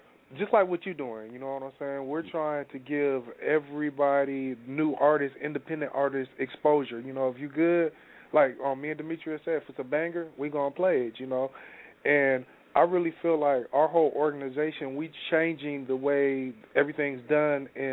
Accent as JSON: {"language": "English", "town": "Seattle", "region": "Washington", "country": "United States", "tie": "born or raised there", "said": "He's from my hometown, Seattle."}